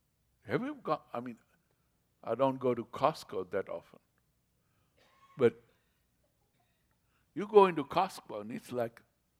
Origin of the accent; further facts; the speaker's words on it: Mombasa, Mombasa County, Kenya; born there; I was born in Mombasa, Kenya, a tropical country, a beautiful tropical country, warm.